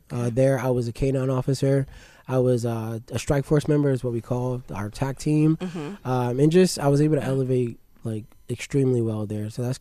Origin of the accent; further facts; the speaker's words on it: Suffolk, Virginia, United States; also born or lived in New Jersey; now in Newport News, United States; Originally, I'm from New Jersey, but my parents and I, we left New Jersey when I was younger and moved down to Virginia, where I pretty much grew up in Suffolk for a while